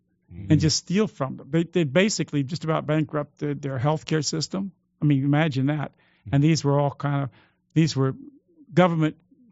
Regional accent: United States; The middle class, when I grew up in America, I'm way older than you young guys, and when I grew up in America

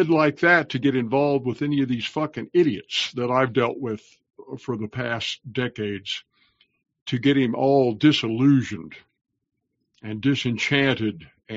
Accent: Chillicothe, Ohio, United States; We had the Underground Railroad running through my hometown in Ohio, Chillicothe, Ohio.

